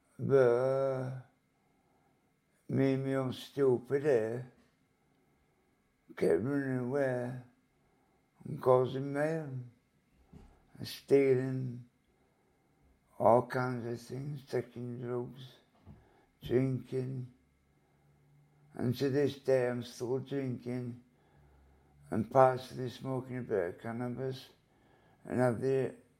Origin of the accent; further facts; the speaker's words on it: Leeds, Yorkshire and the Humber, United Kingdom; I've grown up from being born to 7 years old in Altamore Road in Leeds.